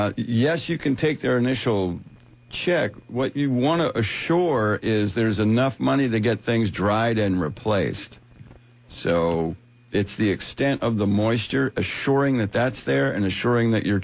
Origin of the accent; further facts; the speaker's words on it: New Jersey, United States; When I was growing up in New Jersey, I mowed lawns. As a kid, I mowed lawns for money in the summer, and then I shoveled snow in the winter for money.